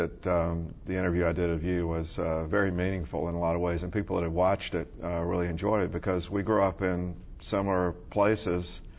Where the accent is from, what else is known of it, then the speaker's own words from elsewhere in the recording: Anderson, South Carolina, United States; born there; now in Charleston, United States; So I was born in Anderson, South Carolina, because there wasn't a hospital in Clemson where my dad was on the faculty at Clemson in the architecture school.